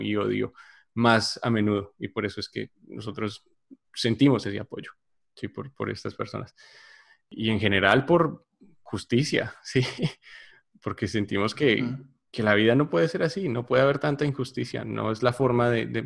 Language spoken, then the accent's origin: Spanish; Colombia; nosotros somos colombianos y de que hay muchísimos problemas en Colombia que nosotros no estamos hablando